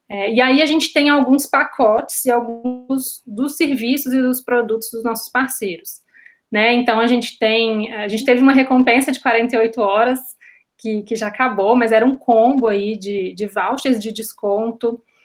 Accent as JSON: {"language": "Portuguese", "region": "Minas Gerais", "country": "Brazil", "said": "como mineira, como morador de BH."}